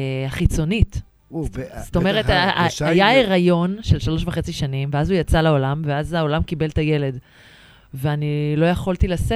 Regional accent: Rehovot, Central District, Israel; אני מגיעה מרחובות.

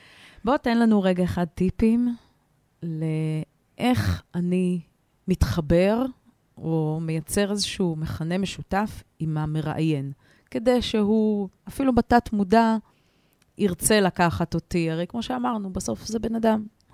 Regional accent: Haifa, Haifa District, Israel; אני מחיפה, נשואה, ויש לי 3 ילדים.

